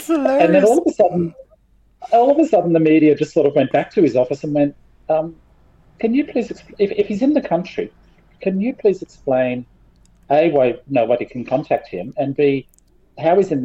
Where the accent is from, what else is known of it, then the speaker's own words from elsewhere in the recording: Scotland, United Kingdom; I am a Scottish lord, yes.